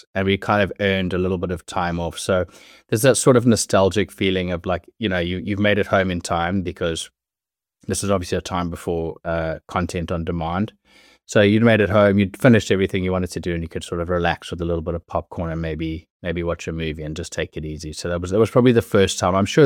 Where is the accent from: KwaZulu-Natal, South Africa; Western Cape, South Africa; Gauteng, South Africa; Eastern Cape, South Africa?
Gauteng, South Africa; Johannesburg; I grew up in South Africa in Johannesburg, and it's a little bit tough there for, you know, people trying to keep a business together.